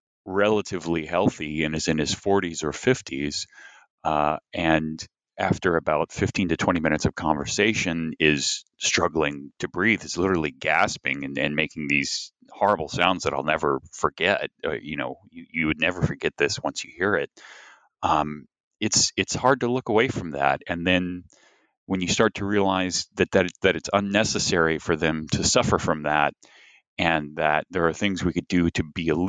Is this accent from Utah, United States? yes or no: no; Tennessee, United States; it did help some that I'm from Tennessee and grew up in Tennessee.